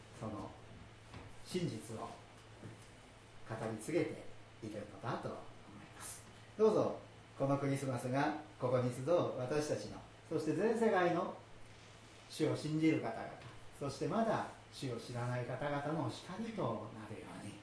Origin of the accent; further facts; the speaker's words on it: Shizuoka, Japan; みかんは私の実家が静岡なので私の母が私のところに送ってきてくれるはずになっていました。